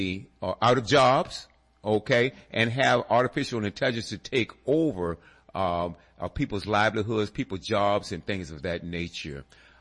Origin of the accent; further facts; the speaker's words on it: Richmond, Virginia, United States; I haven't been gone for out of my home state and town here, RVA, for so many years.